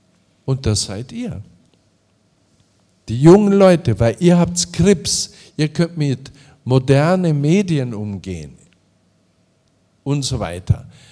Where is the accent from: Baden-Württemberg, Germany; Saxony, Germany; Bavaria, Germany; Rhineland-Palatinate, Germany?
Bavaria, Germany; Passau; In meiner Heimatstadt und Studienstadt Passau